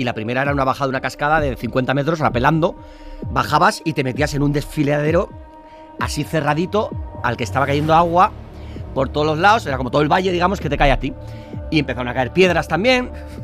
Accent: San Sebastián, Basque Country, Spain; yo soy de Donosti, soy de hombre de mar, o sea, yo he nadado toda mi vida.

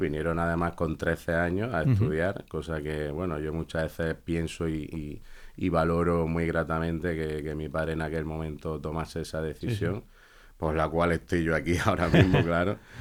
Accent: Almería, Andalusia, Spain; born there; la mitad de mi sangre, digamos, que viene de ahí, del país de Guinea Ecuatorial, pero bueno, soy nacido aquí en Almería, uh-huh. En España.

